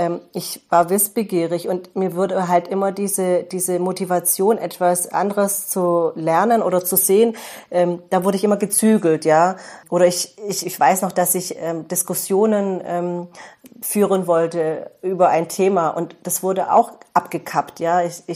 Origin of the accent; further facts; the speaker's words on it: Albstadt, Baden-Württemberg, Germany; Ich bin in Albstadt geboren, und ich kann mich erinnern, wir haben in einem Sechs-Partei-Haus gewohnt, also unter Deutschen.